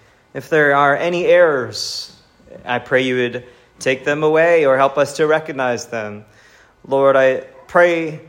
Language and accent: English; Montana, United States; I was born in Montana, and I spent my early days in very rural Montana.